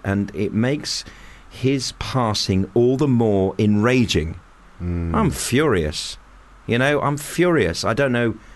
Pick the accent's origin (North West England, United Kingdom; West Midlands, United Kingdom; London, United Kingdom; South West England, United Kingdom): West Midlands, United Kingdom; Birmingham; My cousin, Dr. Fiona Starr, is someone I grew up with in Birmingham.